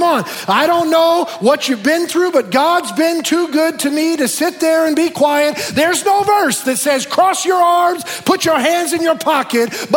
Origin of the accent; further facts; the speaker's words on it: the South, United States; Now, some of you are looking at me like, oh, dear Jesus, where did we hire this pastor from? I'm from the South. Y'all are wearing me down up here in the cold